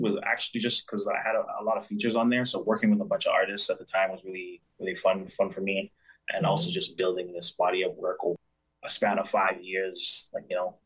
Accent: Mississauga, Ontario, Canada; I was born and raised in Mississauga, as it's stated.

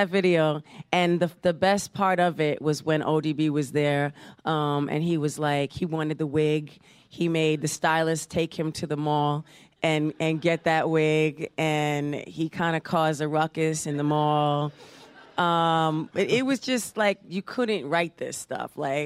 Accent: New York, United States; I grew up in New York, here in New York.

